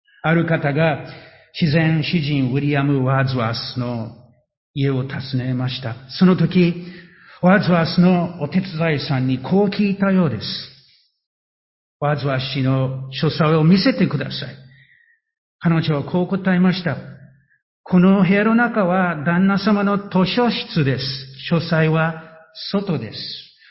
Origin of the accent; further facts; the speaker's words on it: Matsumoto, Nagano, Japan; 私のふるさとの松本、長野県松本だったらサリン事件です。